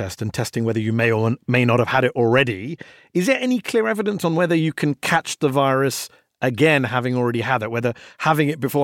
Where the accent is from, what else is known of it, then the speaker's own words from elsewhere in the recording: United Kingdom; especially in my home country, the UK